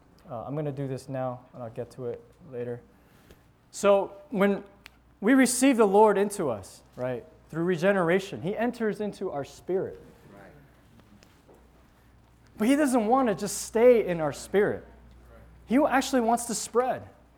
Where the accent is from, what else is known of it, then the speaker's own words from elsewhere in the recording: Taiwan; born there; English is a second language; moved away; I wasn't born in this country, and so I was born in Taiwan.